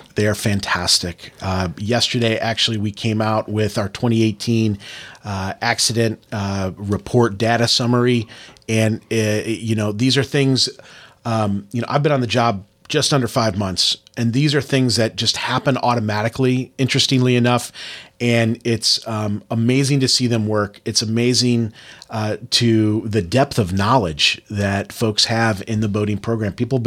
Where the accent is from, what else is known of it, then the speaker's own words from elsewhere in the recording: Indiana, United States; And you know, I grew up in Northwest Indiana, and being in the big city, California, San Francisco, eyes wide open.